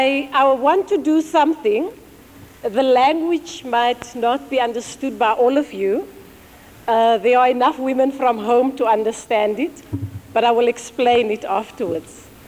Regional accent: South Africa; It's a slogan which has sustained us as South African people, as South African women, through the many difficult years of our struggle.

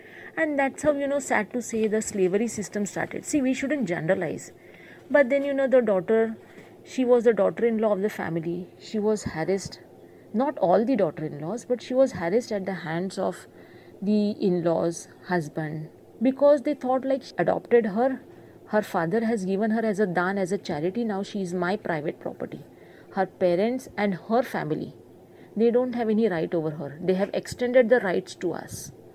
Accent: Vasai, Maharashtra, India; I hail from Vasai, which is a Catholic locality, majority Catholic population. So we were surrounded by Catholics all over. Very few Hindu families in our locality.

